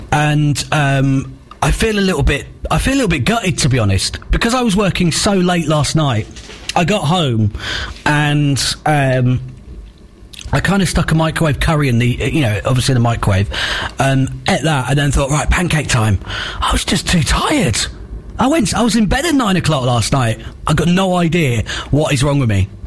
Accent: England, United Kingdom; because we're kind of like that and we're English

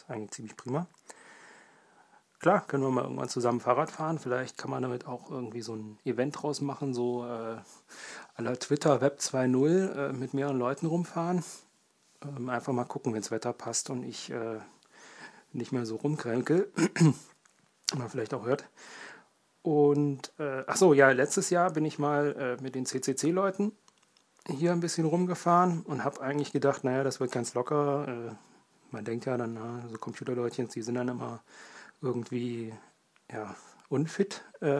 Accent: Hesse, Germany; Ich komme aus der Nähe von Lohfelden

